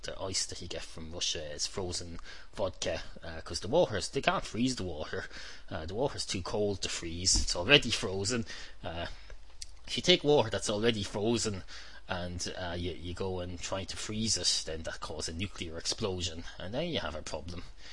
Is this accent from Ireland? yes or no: yes; Ireland; accent: Irish; moved 8 times around the world in the last year, but I still have time to do this Conspiracast in my Irish accent.